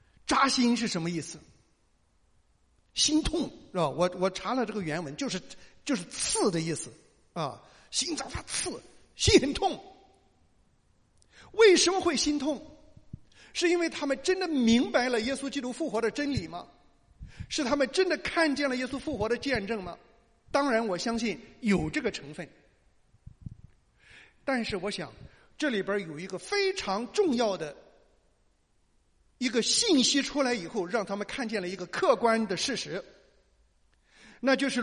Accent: China; 我们都是中国人

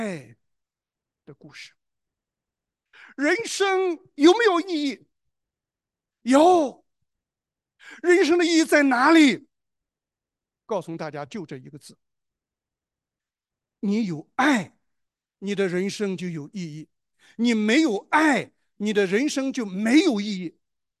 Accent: China; 当我们提到这个名字的时候，我们中国人的脑筋里边，我小的时候啊，一提到上帝

